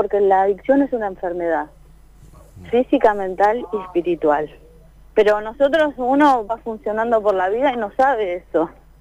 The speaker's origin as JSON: {"language": "Spanish", "town": "Hurlingham", "region": "Buenos Aires Province", "country": "Argentina", "said": "Sí, yo soy de Buenos Aires, de Hurlingham."}